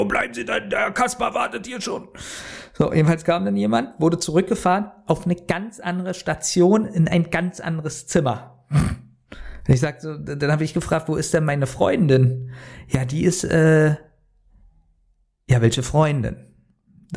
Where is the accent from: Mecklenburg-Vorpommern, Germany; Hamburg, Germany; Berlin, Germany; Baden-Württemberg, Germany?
Berlin, Germany; Du kommst doch nicht aus Berlin, oder? Sag ich, doch.